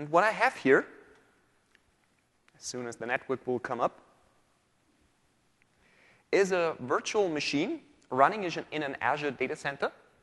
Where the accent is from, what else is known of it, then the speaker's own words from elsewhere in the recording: Austria; English is a second language; As you might hear, I'm from Austria, from Europe, so I hope every one of you can understand me well.